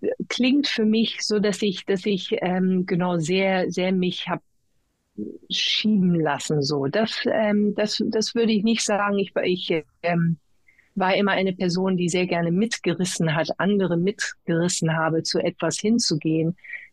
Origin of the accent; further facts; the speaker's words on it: England, United Kingdom; Ich erzählte, ich bin ja in England aufgewachsen. Ich habe die ganze englische Schule gemacht.